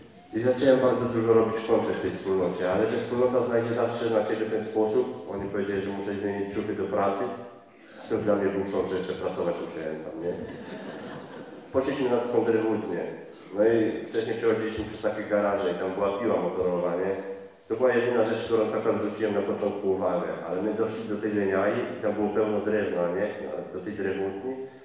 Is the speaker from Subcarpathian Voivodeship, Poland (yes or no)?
yes; Rzeszów, Subcarpathian Voivodeship, Poland; I wtedy ja ogólnie jestem z Rzeszowa, nie?